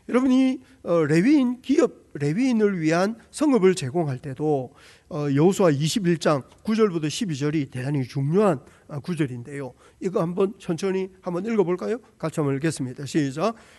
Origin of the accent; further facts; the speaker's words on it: Gyeongsang, South Korea; 제가 경상도 출신이라고.